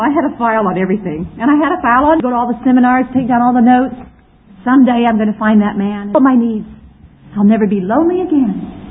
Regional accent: United States; it didn't help that he was from England and I was from the States

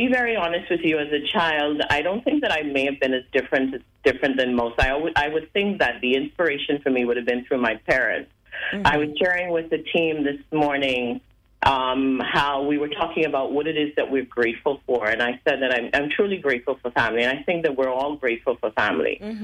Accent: Nassau, New Providence, Bahamas; So I was born in the Bahamas. I am a Nassauian. I was born in Nassau, Bahamas

